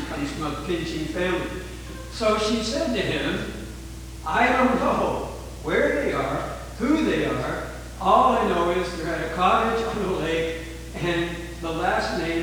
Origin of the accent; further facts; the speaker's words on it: Ontario, Canada; well, I'm from Ontario